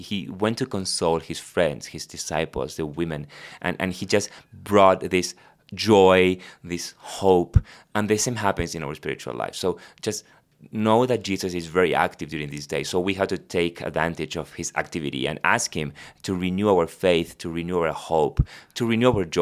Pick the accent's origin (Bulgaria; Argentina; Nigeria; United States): Argentina; born there; first language Spanish; English is a second language; I was born in Argentina, so my first language is Spanish.